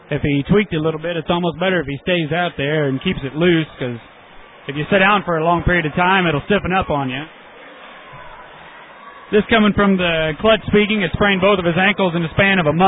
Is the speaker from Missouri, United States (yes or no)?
yes; Monroe, Missouri, United States; I'm from Monroe anyway. I went to South Shelby, but grew up in Monroe.